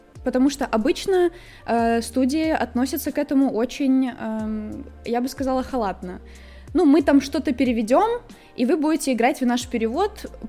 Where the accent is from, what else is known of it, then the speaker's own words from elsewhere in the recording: Belarus; я просто белоруска.